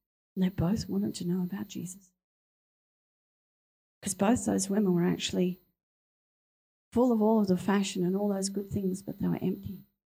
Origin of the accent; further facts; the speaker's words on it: Mount Eliza, Victoria, Australia; I grew up in Mount Eliza. I went to school with these people